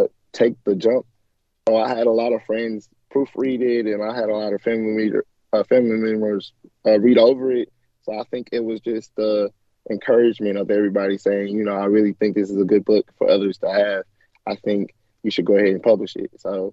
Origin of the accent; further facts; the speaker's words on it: Nashville, Tennessee, United States; So I am 25. I'm from Tennessee, Nashville, Tennessee